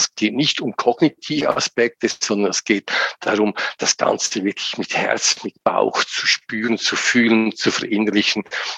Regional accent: Lucerne, Switzerland; moved away as an adult; now in Gossau, Switzerland; Ich bin in Luzern aufgewachsen, aus der Innerschweiz. Und über Studium kam ich dann in die Ostschweiz

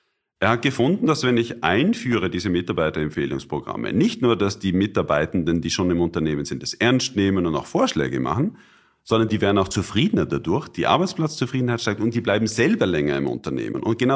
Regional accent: Austria; Hier würde ich als Österreicher sagen, sowohl als auch.

